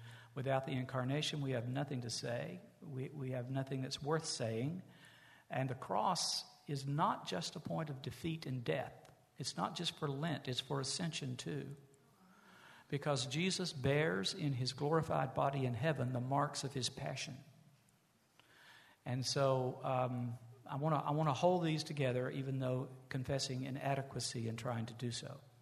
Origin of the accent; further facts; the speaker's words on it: the South, United States; I can remember hearing African-American preachers in their churches as I was growing up in the South